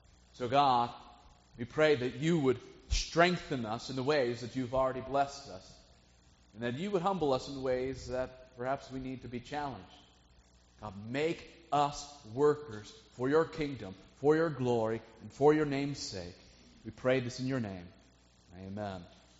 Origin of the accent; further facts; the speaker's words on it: Chicago, Illinois, United States; I grew up around Chicago, and so I myself don't share the Seahawk choice.